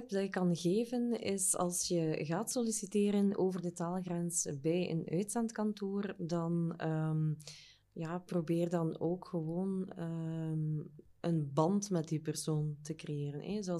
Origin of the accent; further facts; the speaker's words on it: Flanders, Belgium; En als de strepen verdiend zijn, gaan we daar als Vlaming misschien ook nog niet zo snel mee te koop lopen.